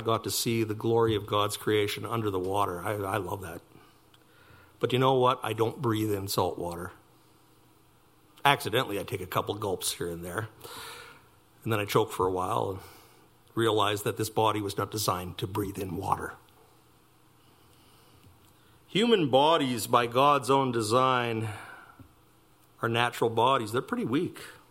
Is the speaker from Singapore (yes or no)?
no; Winnipeg, Manitoba, Canada; But I grew up in Winnipeg. It was a little tough snorkeling.